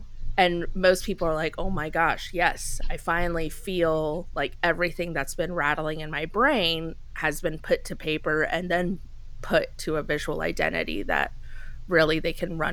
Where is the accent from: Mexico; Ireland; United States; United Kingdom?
Mexico; because I grew up in Mexico, when I was 10, I had to take the TOEFL exam